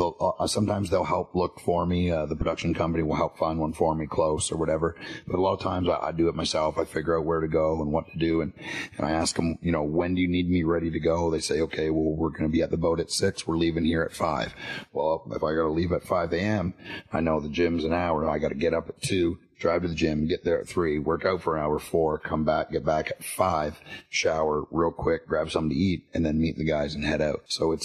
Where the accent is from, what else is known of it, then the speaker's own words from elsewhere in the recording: Canada; I grew up in Canada, so I played hockey.